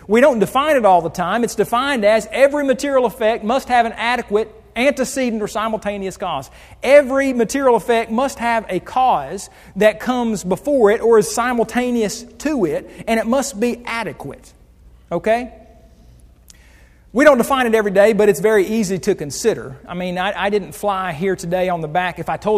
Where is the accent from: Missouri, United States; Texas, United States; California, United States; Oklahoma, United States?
Oklahoma, United States; Muskogee; Where did my hometown of Muskogee, Oklahoma come from?